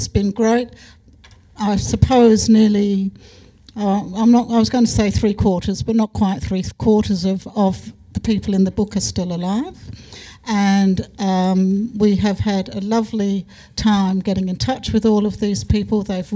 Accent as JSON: {"language": "English", "region": "England", "country": "United Kingdom", "said": "Just to add to that, I'm an English person"}